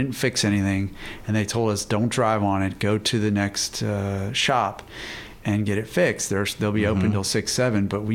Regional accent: Florida, United States; I was born in Florida, and I grew up there in a swamp there, and it was a great childhood.

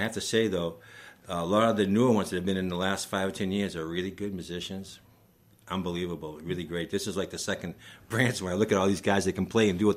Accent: Massachusetts, United States; moved away; So I came out from Massachusetts, and I was playing … We play outside of Boston.

